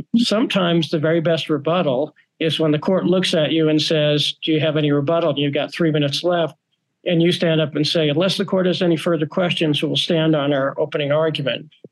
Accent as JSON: {"language": "English", "town": "Brooklyn", "region": "New York", "country": "United States", "said": "I'm from Brooklyn, New York originally. I could talk very fast"}